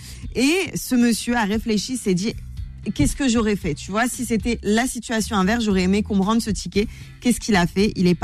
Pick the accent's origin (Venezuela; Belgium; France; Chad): France; Moi, par exemple, je suis française